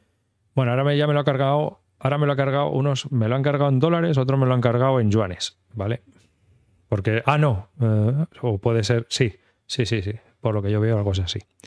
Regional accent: Madrid, Community of Madrid, Spain; Bueno, yo soy de Madrid, ya sabes que la J

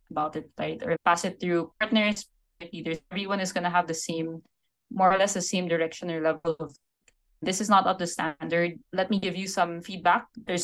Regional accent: Philippines; So you would, as a Filipino consultant, you would go to some other office in Southeast Asia and join consultants from the other offices to do these kinds of training exercises.

